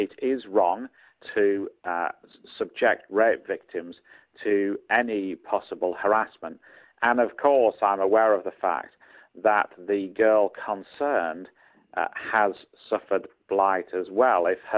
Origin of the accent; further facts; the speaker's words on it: England, United Kingdom; as we English would say, tired and emotional, we should leave that Twitter account well alone.